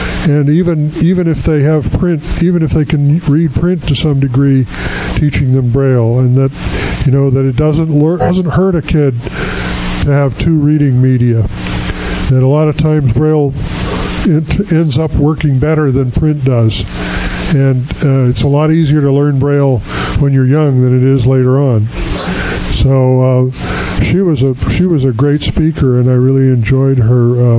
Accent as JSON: {"language": "English", "region": "Idaho", "country": "United States", "said": "And I'm from Southern Idaho, so it's kind of next door."}